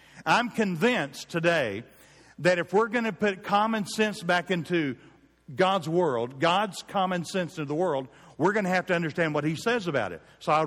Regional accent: Clayton, Oklahoma, United States; the needs where I grew up in Clayton, Oklahoma

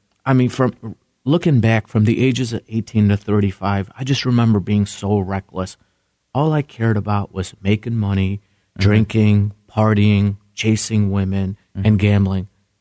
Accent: India; born there; Where I was born in India, It was a very common religion.

